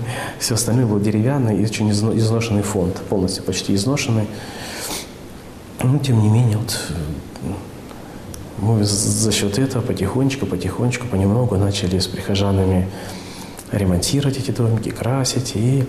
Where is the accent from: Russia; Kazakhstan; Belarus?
Kazakhstan; Karaganda, Karaganda Region; в городе Караганде, откуда я родом